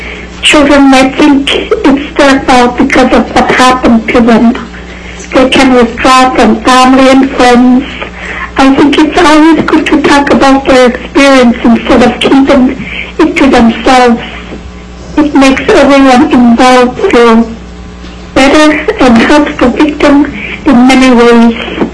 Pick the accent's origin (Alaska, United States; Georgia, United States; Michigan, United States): Alaska, United States; Bethel; I am from Bethel, Alaska.